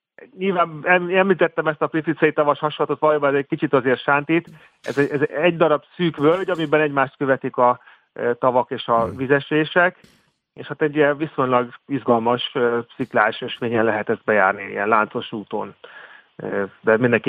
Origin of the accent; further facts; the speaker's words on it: Hungary; ha mi magyarként vagyunk ott, és beszélgetünk, akkor nagyon barátságosak